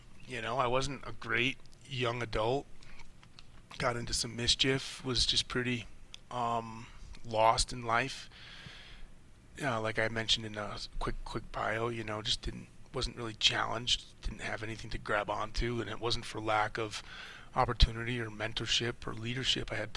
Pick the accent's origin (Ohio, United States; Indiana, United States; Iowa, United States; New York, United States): New York, United States; Rochester; I born and raised in Rochester, New York, you know, in the suburbs with average middle-class family.